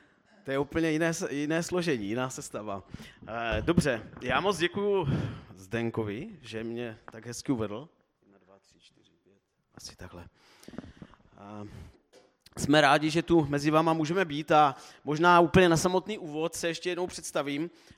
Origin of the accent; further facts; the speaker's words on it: Nivnice, Zlín Region, Czechia; Tak jsme z Nivnice a naším domovským sborem je Uherský Brod. Chodíme do apoštolské církve